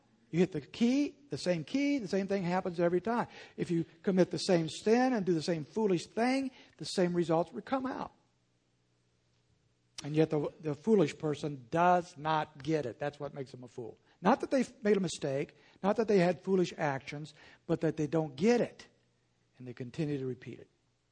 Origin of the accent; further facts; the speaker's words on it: Indiana, United States; we'll visit back where I grew up in Indiana.